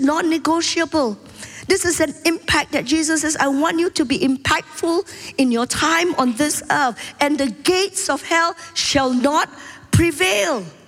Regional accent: Singapore; Now, I'm a Singaporean. I carry a Singapore identity card. I have a Singapore passport.

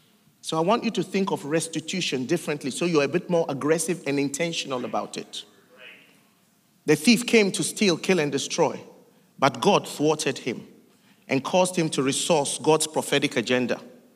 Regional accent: Ghana; Now, I'm from Ghana. I'm a migrant. I live in another person's country.

